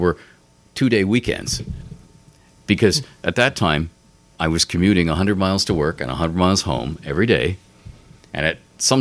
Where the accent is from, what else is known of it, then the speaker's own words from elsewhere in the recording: Canada; I come from Canada, the land of free healthcare